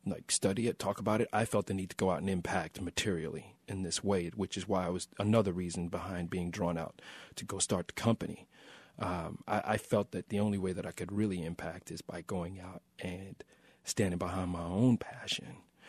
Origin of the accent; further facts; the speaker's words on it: Kansas City, Missouri, United States; Kansas City. You know, that's where I'm from. It's the headquarters of meat.